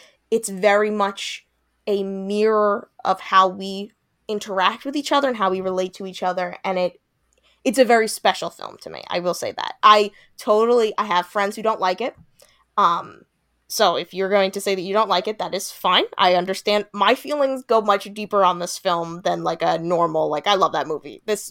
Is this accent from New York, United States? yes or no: yes; Long Island, New York, United States; See, now I wouldn't know that because I'm not from LA. I'm from Long Island, and that generally is what our high schools look like.